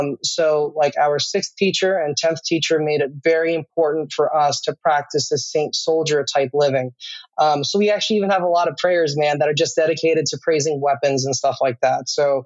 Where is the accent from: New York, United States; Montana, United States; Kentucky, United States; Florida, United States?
New York, United States; I born and raised in New York State. Was born just north of New York City, and I pretty much lived there until I went to college.